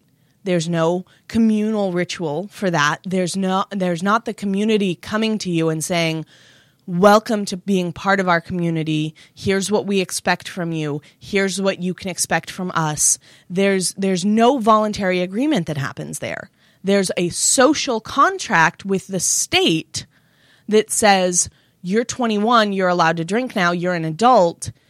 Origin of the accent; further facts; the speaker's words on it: United States; And so as an American, there is no ritual for me to become an adult that does not involve the state.